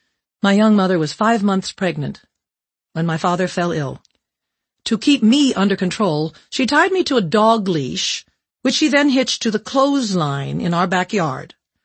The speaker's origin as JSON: {"language": "English", "region": "New York", "country": "United States", "tie": "born there", "said": "I used to say I was born in Butte, Montana. I thought it sounded more glamorous than Western New York."}